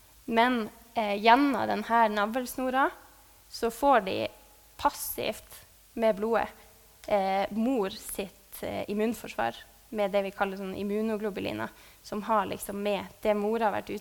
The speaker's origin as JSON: {"language": "Norwegian", "town": "Alta", "region": "Finnmark", "country": "Norway", "said": "Jeg er jo fra Alta, så det er den ruta der."}